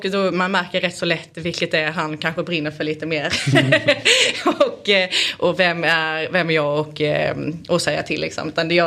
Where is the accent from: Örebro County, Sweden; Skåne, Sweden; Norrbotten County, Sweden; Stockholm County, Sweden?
Skåne, Sweden; Valje; Ifrån Valje.